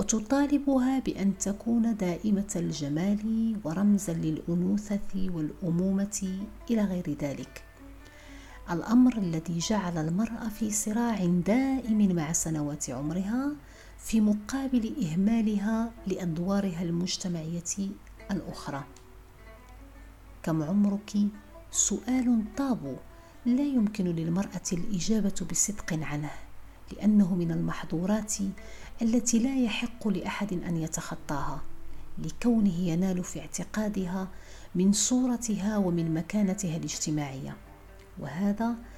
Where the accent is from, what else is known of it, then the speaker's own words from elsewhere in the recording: Tangier, Tanger-Tetouan-Al Hoceima, Morocco; now in Marrakesh, Morocco; رحلت بعدها في اتجاه الجنوب، فكانت مراكش بلادي. هكذا فما بين مدينتي طنجة ومراكش امتدت رحلة 40 سنة من عمري. ففي مثل هذا اليوم وقبل 40 سنة ولدتني أم عظيمة في 20 من يونيو 1981.